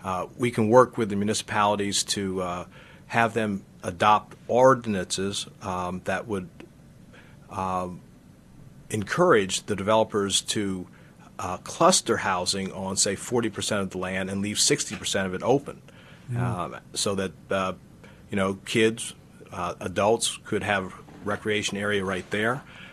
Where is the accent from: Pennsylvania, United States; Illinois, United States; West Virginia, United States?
Pennsylvania, United States; Lincoln University; Now, I'm from the Oxford area, grew up in Lincoln University.